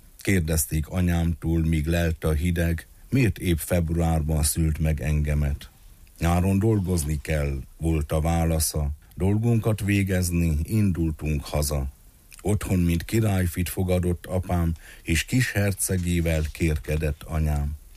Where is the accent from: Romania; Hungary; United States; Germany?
Romania; Borzont, Harghita; also born or lived in Gyergyószentmiklós; Igen, 1958. február 15-én születtem a gyergyószentmiklósi szülőzeten, amúgy Borzontinak vallom magam, ahol szüleim éltek, miután Gyergyó alfaluban összeházasodtak. Gyökereim oda nyúlnak vissza.